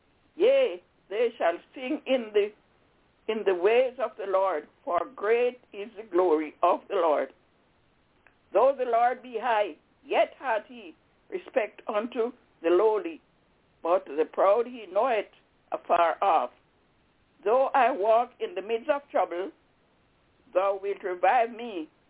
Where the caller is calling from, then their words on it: Albany, New York, United States; I'm calling from Albany, yes, in New York.